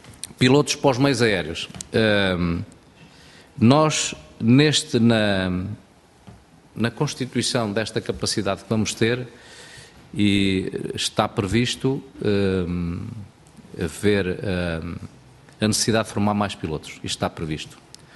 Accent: Pinhel, Guarda, Portugal; e eu sou de Pinhel, ir no fim de semana a Pinhel, não dava.

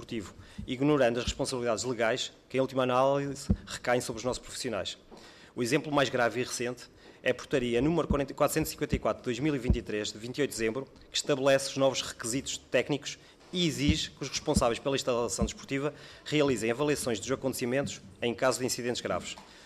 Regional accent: Lamego, Norte, Portugal; eu venho do município de Lamego.

